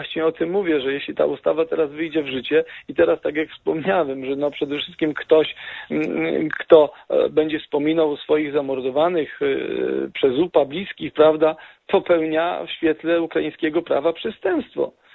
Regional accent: Wiązownica, Subcarpathian Voivodeship, Poland; Wtedy, kiedy palono moją rodzinną miejscowość w Wiązownicy, moja mama miała 18 lat

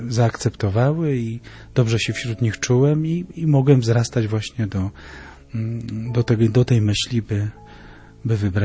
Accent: Oleśnica, Lower Silesian Voivodeship, Poland; ja pochodzę z Oleśnicy

